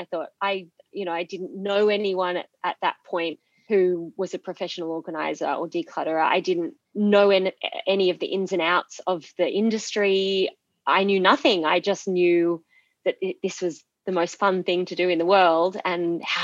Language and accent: English; Sydney, New South Wales, Australia; also born or lived in Perth; So we actually left our life in Perth and flew back interstate to Sydney, which is my home state